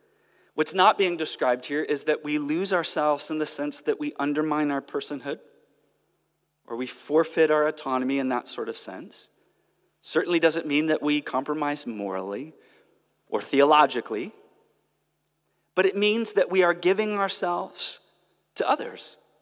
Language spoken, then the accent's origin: English; California, United States; moved away; as you can tell from the accent, I'm stepping into a different culture. I'm from America, and I'm from California, which is its own strange culture within America.